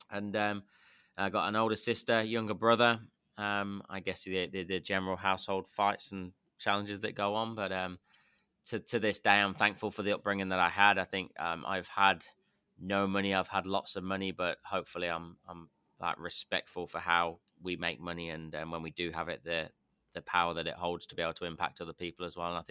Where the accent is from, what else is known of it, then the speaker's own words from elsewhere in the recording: England, United Kingdom; moved away as an adult; now in Gold Coast, Australia; You've probably got my accent by now. I'm actually English. So I moved here in 2010. So 11 years deep now. Just recently, last couple of weeks, got my permanent residency.